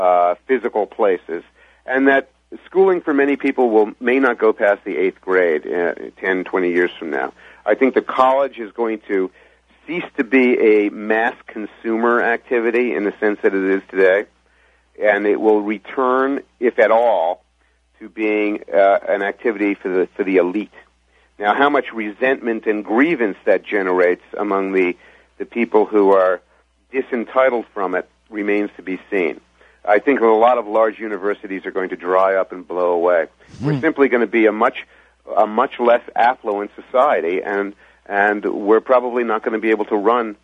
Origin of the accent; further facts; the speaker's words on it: New York City, New York, United States; I grew up in New York City, and I lived in many major cities when I was a young newspaper reporter. And I decided to move to a Main Street town 30 years ago, and I've been here ever since writing books.